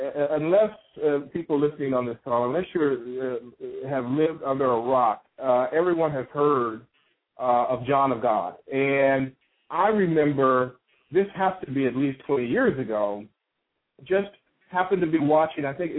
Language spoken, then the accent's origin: English; Chicago, Illinois, United States; moved away; You're in my hometown, Chicago. Yeah.